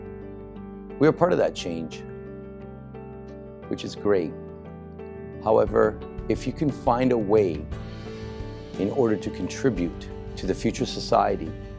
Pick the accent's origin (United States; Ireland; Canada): Canada; Vancouver, British Columbia; You know, I myself, growing up in East Vancouver, not always made the right choices in life